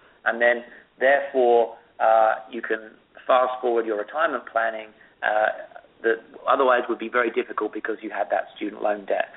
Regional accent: United Kingdom; now in United States; In my home country, in the UK, the tuition costs at school now have started going up

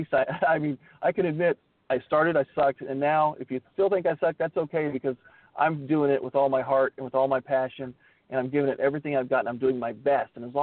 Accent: Midwest, United States; I was a kid from the Midwest and I sucked.

